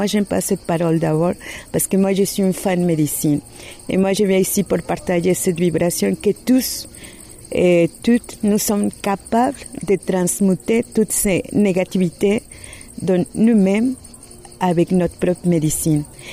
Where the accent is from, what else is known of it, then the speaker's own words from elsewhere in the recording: southern Mexico, Mexico; French is a second language; Et ils me disent, tu es de où? Et je dis, Maya. Maya? Ils sont vivants, les Mayas?